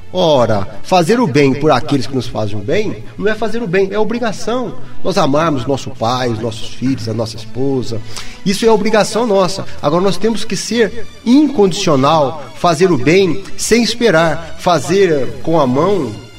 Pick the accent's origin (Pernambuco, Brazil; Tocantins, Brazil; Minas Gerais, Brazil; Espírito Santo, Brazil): Minas Gerais, Brazil; now in Santo André, Brazil; eu vim lá de Minas Gerais, será que eu estou aqui por acaso?